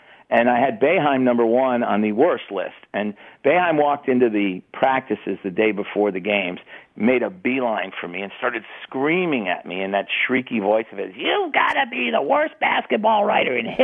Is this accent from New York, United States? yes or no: yes; New York City, New York, United States; And I grew up with it in New York City. I used to ride the subway up to Columbia when Columbia was good, believe it or not, in the late 60s and early 70s.